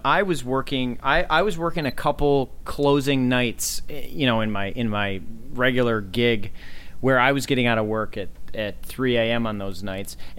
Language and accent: English; Minneapolis, Minnesota, United States; I grew up here in Minneapolis, and my mom got my sister and I.